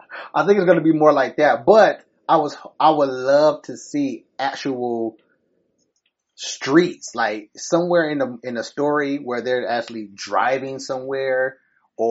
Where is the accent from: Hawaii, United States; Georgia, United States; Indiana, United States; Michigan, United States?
Michigan, United States; Detroit; of course, I'm from Detroit and the actual city, Detroit, not you fakers.